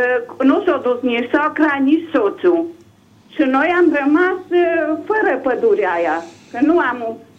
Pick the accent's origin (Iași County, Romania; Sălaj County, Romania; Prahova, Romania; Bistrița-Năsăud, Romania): Bistrița-Năsăud, Romania; Bistrița; sunt din Bistrița.